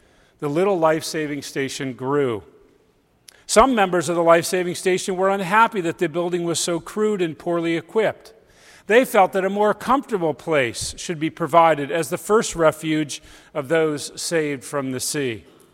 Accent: Connecticut, United States; now in Pennsylvania, United States; We're both originally from Connecticut and have lived here in Pennsylvania. We call ourselves New Englanders in exile in Pennsylvania now.

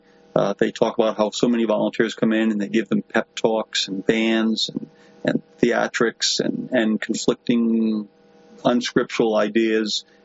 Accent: Rhode Island, United States; I'm an evangelist working in the prisons in North Central Florida. I grew up in Rhode Island. I had no religious background.

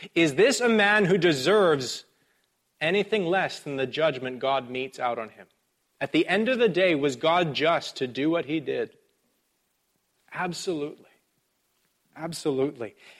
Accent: Canada; I'm a Canadian. I do Canadian things. I say Z, not Z.

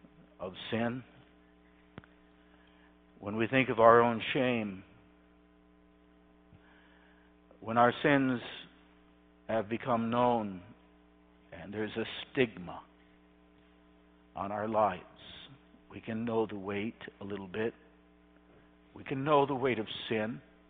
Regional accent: Thornton, Illinois, United States; as a boy growing up near the Thornton stone quarry that you've seen if you've gone across I-80

